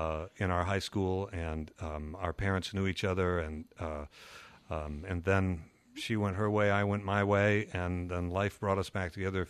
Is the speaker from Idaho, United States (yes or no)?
no; Connecticut, United States; also born or lived in Michigan; Well, yes, and after Connecticut, we moved to Michigan.